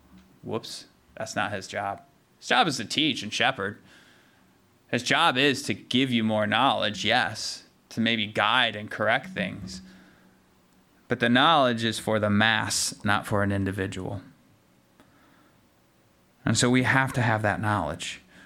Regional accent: Michigan, United States; also born or lived in Southern US; I'm technically a Southerner by birth. I don't sound like it because I grew up in Michigan.

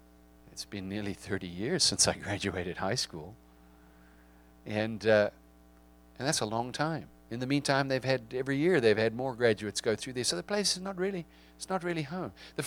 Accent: South Africa; accent: South African; moved away as an adult; now in United States; My accent is from South Africa. Of course, South Africa was the place where I spent 18 years of my life growing up.

